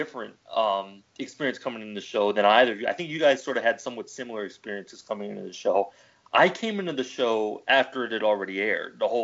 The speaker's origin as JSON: {"language": "English", "town": "Atlanta", "region": "Georgia", "country": "United States", "tie": "born or raised there", "said": "I grew up in Atlanta. I lived in a big city."}